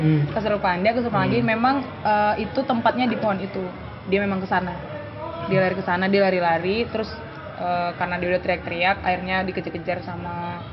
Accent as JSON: {"language": "Indonesian", "town": "Batam", "region": "Riau Islands", "country": "Indonesia", "said": "Jadi aku SMP di M. Nah, kebetulan aku anak Batu Aji."}